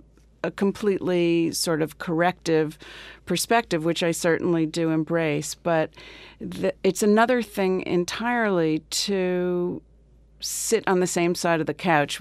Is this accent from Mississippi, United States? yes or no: no; New Jersey, United States; I grew up in New Jersey in an upper-class community. And we were poor. We were, you know, there's like four poor Jews. We were among them.